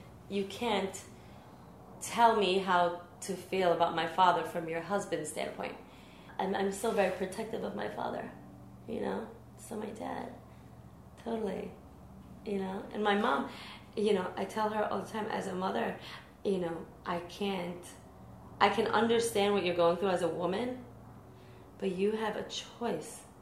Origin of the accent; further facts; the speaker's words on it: Bronx, New York, United States; So I remember growing up in the Bronx, and I was always the rebellious child.